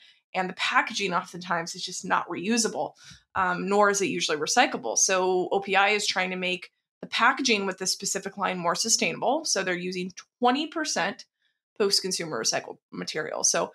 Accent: Texas, United States; I remember I grew up in Texas, get the nails done all the time back then.

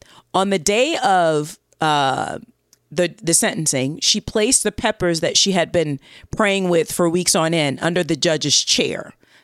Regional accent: the South, United States; and I'm a Southerner, and soul food from the South is delicious

